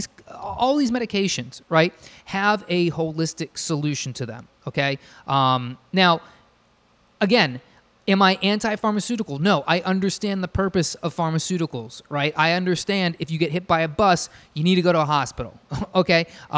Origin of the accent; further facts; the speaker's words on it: Arizona, United States; I grew up in Arizona, we ate so much Taco Bell.